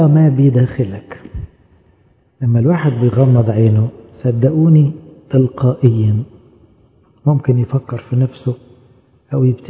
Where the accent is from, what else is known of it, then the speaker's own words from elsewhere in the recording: Egypt; كان عندنا في مصر شعار اسمه إيه؟ انظر حولك.